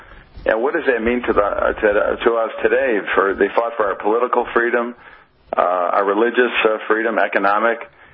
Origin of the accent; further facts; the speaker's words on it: Buffalo, New York, United States; by the way, I'm from Buffalo, you know, the home of great pizza.